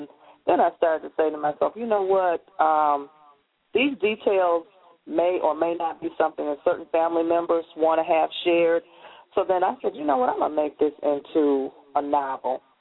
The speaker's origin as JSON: {"language": "English", "town": "Detroit", "region": "Michigan", "country": "United States", "tie": "born or raised there", "said": "I hail from Detroit. I've been a Detroiter all my life. I absolutely love, love, love my city, despite what you may have heard."}